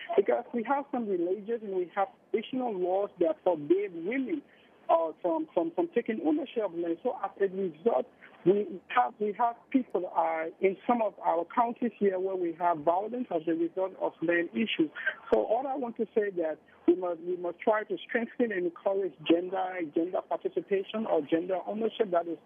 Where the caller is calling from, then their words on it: Monrovia, Montserrado, Liberia; And I'm calling from Monrovia, Liberia.